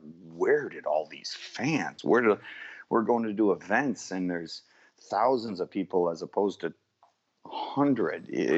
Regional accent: New York, United States; friends, just still on Long Island. I still talk to them more than anybody else I talk to. And I played in my hometown, for crying out loud.

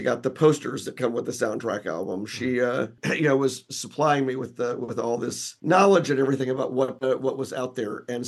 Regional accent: Memphis, Tennessee, United States; Well, I grew up in Memphis

